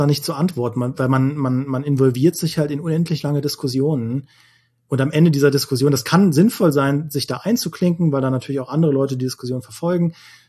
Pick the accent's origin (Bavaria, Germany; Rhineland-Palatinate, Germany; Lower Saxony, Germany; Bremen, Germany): Rhineland-Palatinate, Germany; Trier; da bin ich nach dem Test in meine Heimat gefahren, nach Trier